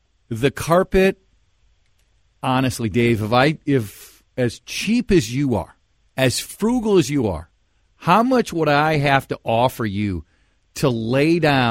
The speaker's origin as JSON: {"language": "English", "town": "Golden Valley", "region": "Minnesota", "country": "United States", "tie": "born or raised there", "said": "I mean, now I'm Team Golden Valley. That's my hometown, so I don't want you leaving Golden Valley"}